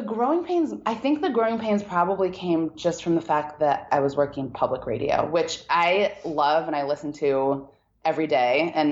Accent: New Haven, Connecticut, United States; I grew up in outside of New Haven, Connecticut, so close to the city

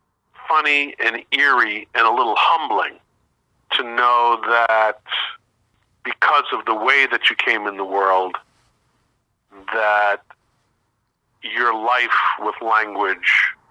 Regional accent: New York, United States; And as a New Yorker, I was close to, I was in the media, one of the media capitals of the world.

